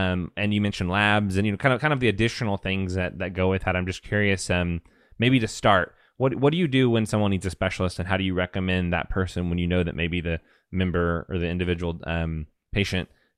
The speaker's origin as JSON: {"language": "English", "town": "Houston", "region": "Texas", "country": "United States", "said": "I'm from Houston. I lived in inner city Houston for a while."}